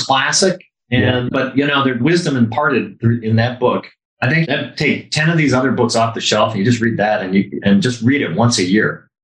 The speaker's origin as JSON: {"language": "English", "town": "Detroit", "region": "Michigan", "country": "United States", "said": "You know, I'm from Detroit and so grit has a big meaning to me because that's just kind of how that city works and operates."}